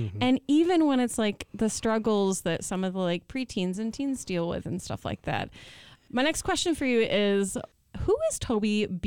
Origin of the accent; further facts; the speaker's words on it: Hyannis, Massachusetts, United States; born there; See, I'm a Celtics fan, but that's because I was born in Hyannis, Massachusetts.